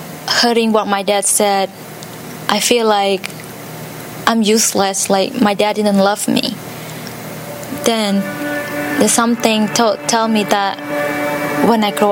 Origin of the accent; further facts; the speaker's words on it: Cambodia; I am from Cambodia. I was born and raised on a boat in a floating village. My family was very poor because both of my parents, they uneducated. Growing up during the genocide, you're in Cambodia during 1975